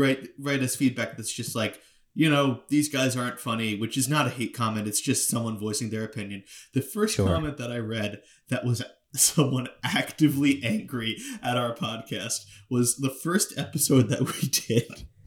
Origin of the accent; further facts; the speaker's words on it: Lynbrook, New York, United States; It's cool to us because, like, I can describe my hometown to anyone that's like, Lynbrook, where's that?